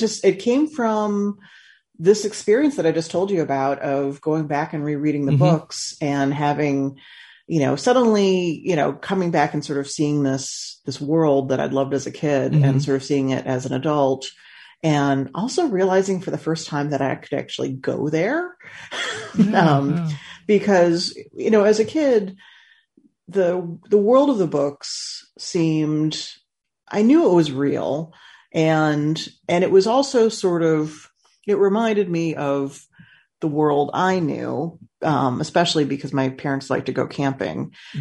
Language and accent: English; Chicago, Illinois, United States; I grew up in the Chicago area. So in Illinois